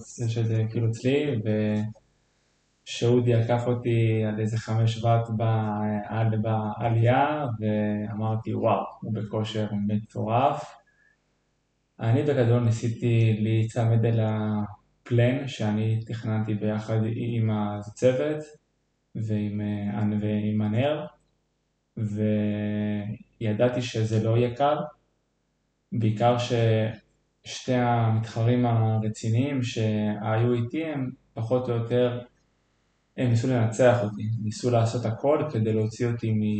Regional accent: Eilat, Southern District, Israel; אני בן 27. אני גדלתי וגם התאמנתי עד גיל 18 באילת

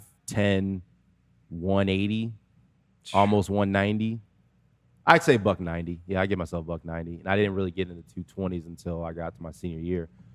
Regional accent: Miami, Florida, United States; moved away; So when we first got here, it was definitely a huge culture shock because I grew up in Miami. I was at Myrtle Grove Elementary School, which was right in Miami Gardens.

